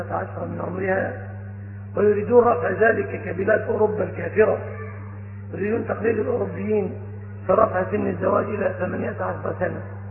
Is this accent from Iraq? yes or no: no; Egypt; عندنا في مصر